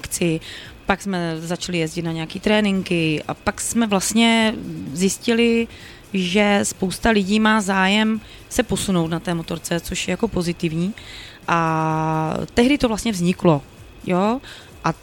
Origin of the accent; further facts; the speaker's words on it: Olomouc, Olomouc Region, Czechia; tak z Olomouce, já jsem z Olomouce